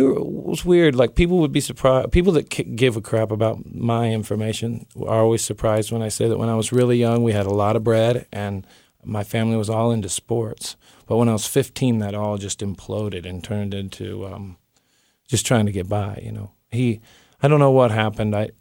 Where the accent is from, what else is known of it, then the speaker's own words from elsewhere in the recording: Portland, Oregon, United States; but it was still my hometown there. My last 2 years in Portland was without my family. But, I think of myself as an Oregonian.